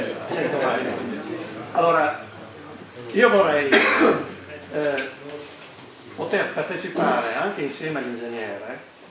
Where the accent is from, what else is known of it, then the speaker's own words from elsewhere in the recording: Spilimbergo, Friuli-Venezia Giulia, Italy; sono di Spilimbergo